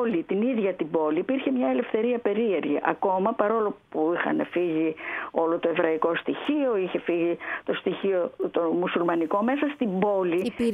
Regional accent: Thessaloniki, Central Macedonia, Greece; γεννήθηκα στη Θεσσαλονίκη, δηλαδή δεν το ξέρω, γι' αυτό λέω.

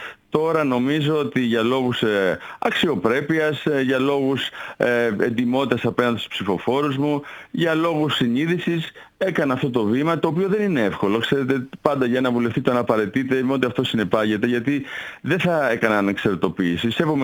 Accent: Central Greece, Greece; Στην Εύβοια, στον τόπο μου που είμαι εκεί και με ξέρει ο κόσμος ακόμα περισσότερο

